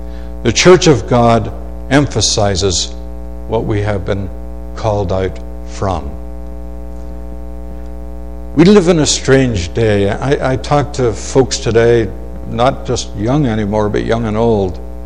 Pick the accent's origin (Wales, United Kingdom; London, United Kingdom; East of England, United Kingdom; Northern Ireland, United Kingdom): Northern Ireland, United Kingdom; When I was in the north of Ireland back in 1992 in my hometown